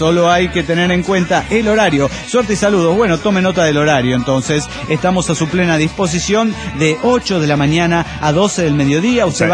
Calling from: Córdoba, Argentina; de Córdoba, Argentina.

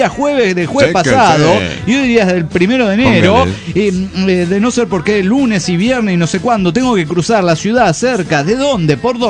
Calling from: Chihuahua, Mexico; de Chihuahua, México.

